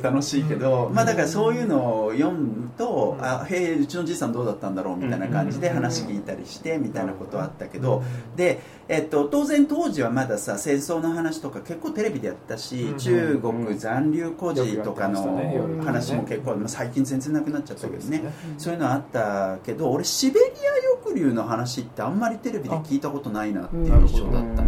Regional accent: Shizuoka, Japan; 俺はね静岡、

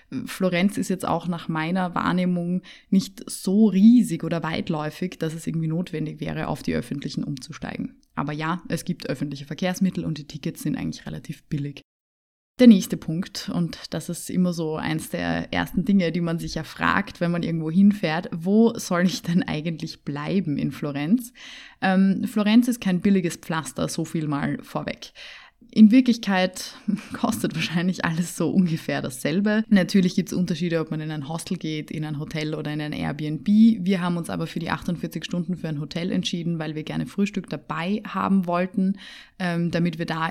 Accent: Vienna, Austria; Ich komme aus Wien, deswegen bin ich mit dem Nachtzug angereist

